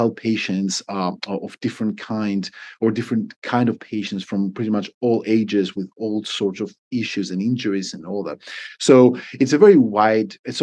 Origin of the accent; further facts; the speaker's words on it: Athens, Attica, Greece; I grew up in Athens, and I wanted to be a doctor from a very young age